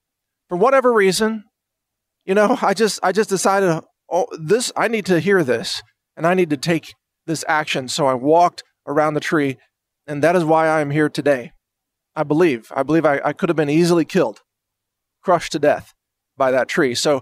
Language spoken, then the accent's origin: English; Midwest, United States; I grew up in the Midwest, and I was walking home.